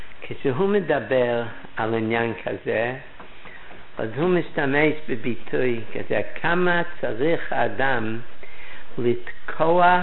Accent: United States; אני נולדתי בארצות הברית וחונכתי שם בחדר שהיה אז, אם אפשר לקרוא לזה חדר.

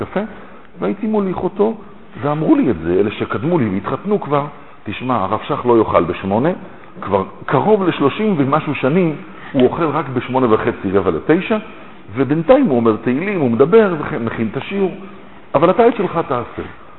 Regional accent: Petah Tikva, Central District, Israel; born there; נולדתי בפתח תקווה

